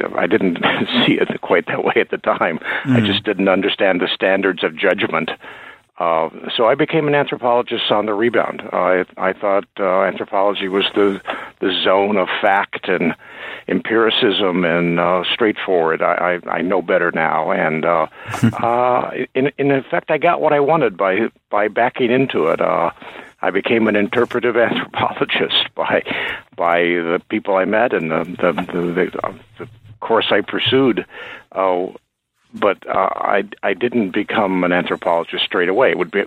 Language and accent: English; Indiana, United States; moved away as an adult; also born or lived in Chicago; now in Maine, United States; I grew up in Indiana. I came to New England to go to college, went back to the Midwest to go to graduate school at Chicago, got a job in the state of Maine, and I've been here ever since.